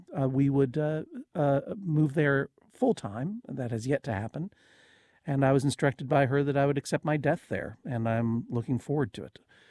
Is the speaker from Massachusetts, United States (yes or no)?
yes; Massachusetts, United States; now in Brooklyn, United States; But I am from Massachusetts originally. I now live in Brooklyn, New York, most of the year.